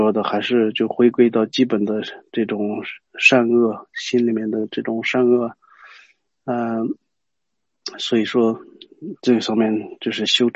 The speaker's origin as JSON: {"language": "Chinese", "region": "Qinghai", "country": "China", "said": "过去的时候好像也发生在我们青海那边嘛"}